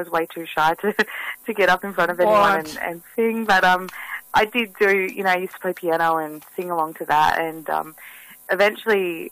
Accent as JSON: {"language": "English", "region": "New South Wales", "country": "Australia", "tie": "born or raised there", "said": "I grew up in Boroughton, so just south of Port Macquarie."}